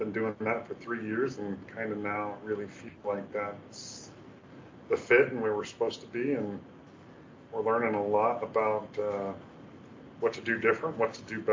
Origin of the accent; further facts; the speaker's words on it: Portland, Oregon, United States; also born or lived in San Antonio / Kansas City / Germany / Texas; I was born in San Antonio. We went to Kansas City. We went over to Germany. We came back to Texas at Fort Hood. We went up to Alaska. And then he retired from the Army and moved to Portland, Oregon. That's where I went to high school.